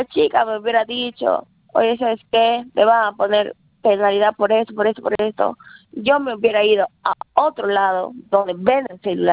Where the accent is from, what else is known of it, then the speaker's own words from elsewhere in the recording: Iquitos, Loreto, Peru; me acerqué a la central de mi ciudad, yo soy de Iquitos, pues